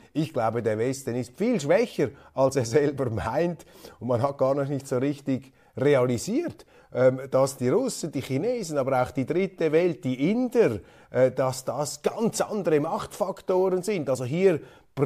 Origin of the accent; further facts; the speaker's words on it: Switzerland; Und meine Bitte auch als Schweizer Milizpolitiker lautet, liebe NZZ, lieber Erik Ueyer, vergessen Sie nicht ganz die gute alte Schweiz.